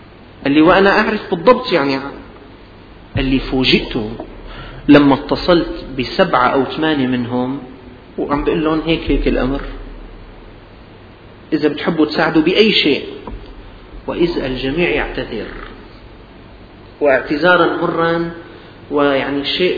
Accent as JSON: {"language": "Arabic", "country": "Syria", "said": "هذه الأمطار الشديدة التي نزلت عندنا في الشام وفي المحافظات الأخرى"}